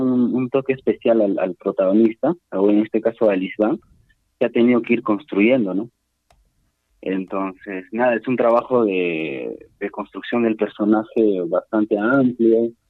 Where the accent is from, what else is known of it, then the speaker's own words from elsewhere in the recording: Puno, Peru; yo soy del distrito de Pedro Vilcapaza, que pertenece, ¿no?, a la provincia de Putina.